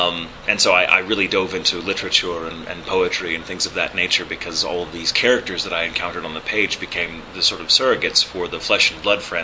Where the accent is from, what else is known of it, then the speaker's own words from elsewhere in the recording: Texas, United States; accent: neutral; And though I am from Texas, I have a rather neutral accent.